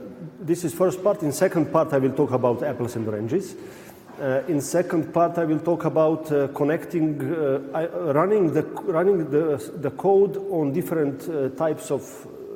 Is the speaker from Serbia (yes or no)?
yes; Serbia; I'm originally from Serbia.